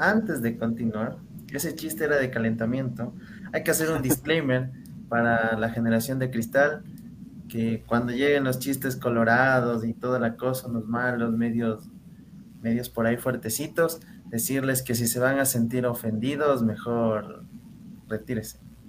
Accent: Quito, Pichincha, Ecuador; ya que todos somos quiteños

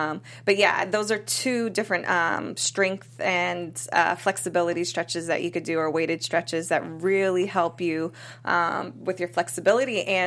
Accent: Massachusetts, United States; moved away; So, I'm from Massachusetts, and they don't tax anything, really, in Massachusetts, especially not feminine hygiene products. So, when I moved to California, that was the first thing I noticed.

